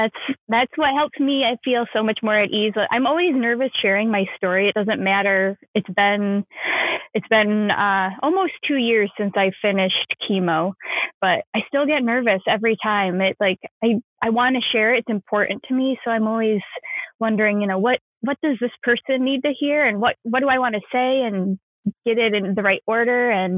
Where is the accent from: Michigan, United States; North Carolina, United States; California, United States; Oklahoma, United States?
Michigan, United States; Saginaw; I am born, raised, still live in Michigan. I grew up in Saginaw, which is just like 2 hours from where I live now in the Detroit suburbs. And I've been here my whole, you know, my whole life.